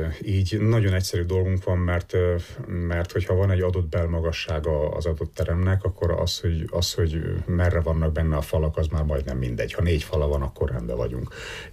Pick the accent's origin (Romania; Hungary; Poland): Hungary; Nekem magyarként ez nagy lecke volt oda át.